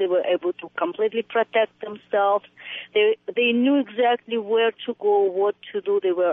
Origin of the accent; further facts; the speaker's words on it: Russia; English is a second language; moved away as an adult; Number one, I came from Russia 22 years ago.